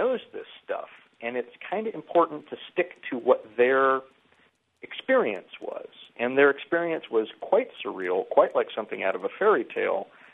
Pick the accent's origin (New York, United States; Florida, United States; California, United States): California, United States; Hollywood; I grew up in Hollywood, and so, you know, I've seen, you know, not relatively up close what happens if you are famous and or a genius.